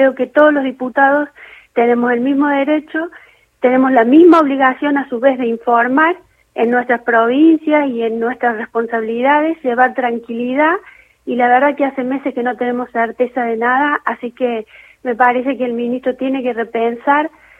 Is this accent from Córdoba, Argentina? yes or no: yes; Córdoba, Argentina; Soy de Córdoba.